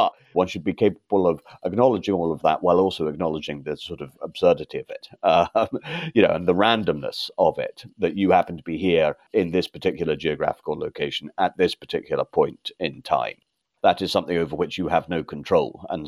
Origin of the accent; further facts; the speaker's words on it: Scotland, United Kingdom; so I happened to be Scottish because that's where I was born and brought up.